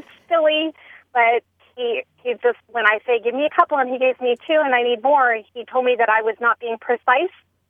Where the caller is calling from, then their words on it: Tallahassee, Florida, United States; I'm calling from Tallahassee, Florida.